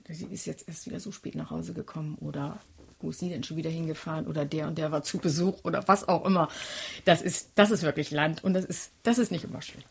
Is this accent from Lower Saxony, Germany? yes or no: yes; Leuchtenburg, Lower Saxony, Germany; Also ich komme aus Leuchtenburg, das grenzt an Bremen-Lesum dran.